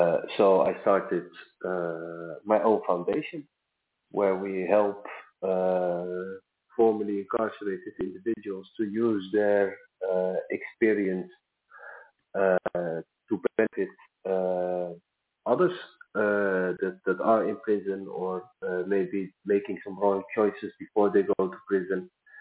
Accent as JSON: {"language": "English", "country": "Netherlands", "said": "I'm from the Netherlands. I'm 38 years old."}